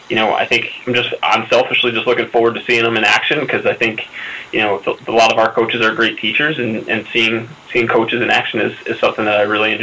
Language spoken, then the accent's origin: English; Connecticut, United States; I'm originally from Connecticut, but went to Endicott College